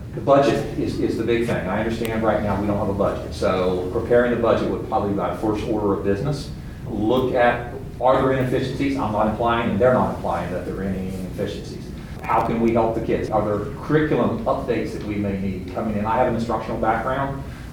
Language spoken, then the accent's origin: English; West Virginia, United States; I'm from West Virginia originally, but when I came down off the mountain last week before last, I truly fell in love with the place.